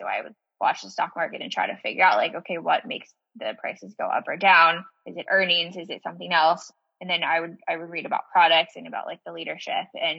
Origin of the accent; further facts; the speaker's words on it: Bexley, Ohio, United States; So she took me to the local Chase Bank in my hometown of Bexley, Ohio, and they set me up with mutual funds, I think.